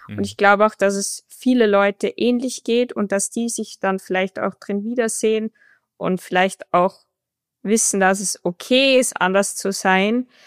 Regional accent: Austria; Ja, schon, weil ich bin Österreicherin

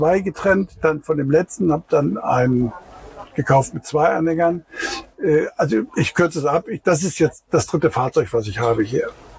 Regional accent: Remscheid, North Rhine-Westphalia, Germany; born there; now in Grömitz, Germany; Ich bin in Remscheid geboren, genau. Und ich bin 36 Mal umgezogen, bevor ich meine Frau kennengelernt habe, in Hamburg, in der Berufsschule. Und bin dann 74 hierher gezogen, nach Grömitz.

